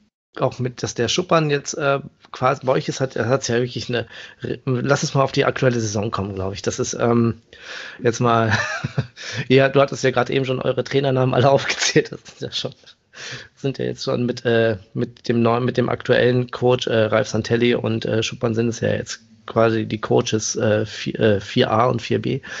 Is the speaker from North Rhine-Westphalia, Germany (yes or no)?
yes; Paderborn, North Rhine-Westphalia, Germany; born there; ich komme ja gebürtig aus Paderborn